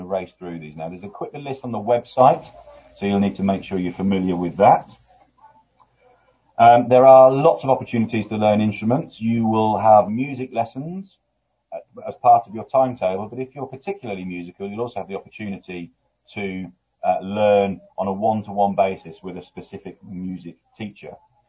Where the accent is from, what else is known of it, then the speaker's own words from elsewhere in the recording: Lincoln, East Midlands, United Kingdom; born there; I support Lincoln City, because I was born in Lincoln, the mighty Imps.